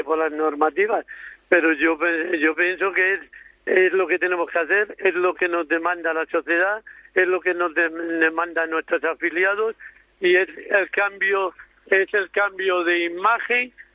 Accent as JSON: {"language": "Spanish", "region": "Galicia", "country": "Spain", "said": "yo soy gallego también."}